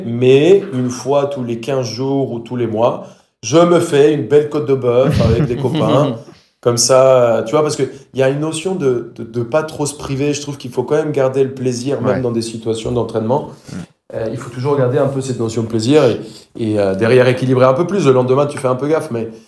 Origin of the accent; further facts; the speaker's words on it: Colombia; French is a second language; on pense que je suis un Français teubé et pas un Colombien très intelligent